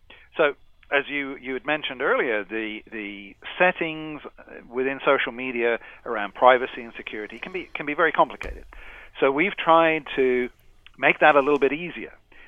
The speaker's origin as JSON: {"language": "English", "town": "Coventry", "region": "West Midlands", "country": "United Kingdom", "tie": "born there", "said": "I was born in Coventry in the UK"}